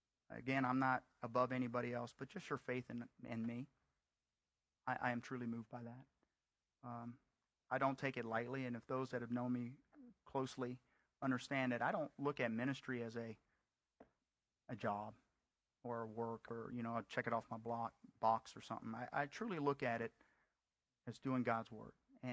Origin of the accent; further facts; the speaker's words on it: South Korea; accent: Southern American; English is a second language; now in United States; You got a Korean up here preaching to you. Hallelujah. It's amazing, you know. And I sound like I'm from the South.